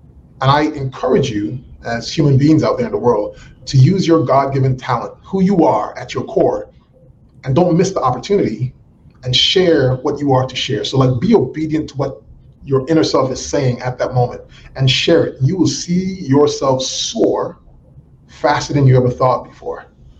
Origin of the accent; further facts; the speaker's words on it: St. Thomas, U.S. Virgin Islands; also born or lived in San Juan, Puerto Rico; I grew up in the U.S. Virgin Islands, St. Thomas.